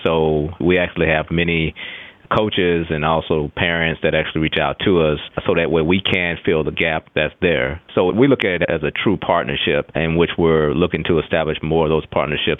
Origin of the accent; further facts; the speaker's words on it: Texas, United States; Similar to Matt, I'm actually from Texas, and as many people know, football and track are very big in Texas